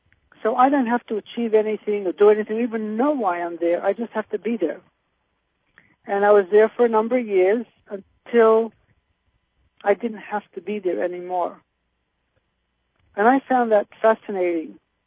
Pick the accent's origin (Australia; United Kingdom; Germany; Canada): Australia; now in United States; I was born, I grew up in Australia, I came to the United States